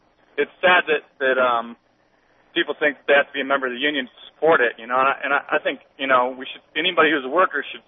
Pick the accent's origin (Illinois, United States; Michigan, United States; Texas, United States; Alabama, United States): Michigan, United States; Lansing; I grew up in Lansing, Michigan, and, you know, I just watched my whole state just deteriorate.